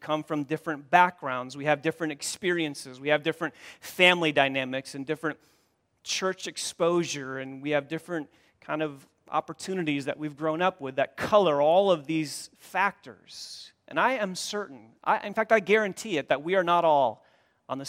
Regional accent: Hudsonville, Michigan, United States; I grew up here in West Michigan, and I remember growing up, maybe it's not this way so much anymore, but I remember growing up in Hudsonville

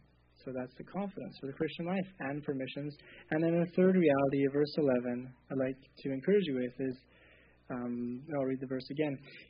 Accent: Czechia; I grew up in the Czech Republic, and there's a great need there.

